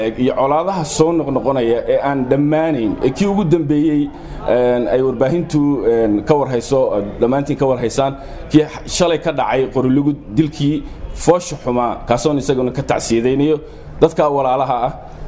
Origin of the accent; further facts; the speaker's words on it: Las Anod, Sool, Somalia; born there; also born or lived in Mogadishu; anigu waxaan ka soo jeedaa oo aan ku dhashay gobolka Sool, magaalada Laascaanood. Waxaan ahay muwaadin reer Soomaaliland ah oo ka soo jeeda gobolada Bariga, Sool, Sanaag iyo Cayn.